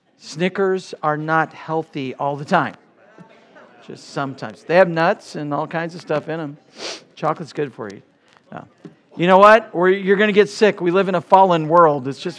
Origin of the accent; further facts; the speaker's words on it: Kansas, United States; I said, hey, I'm from Kansas. We don't have masks there.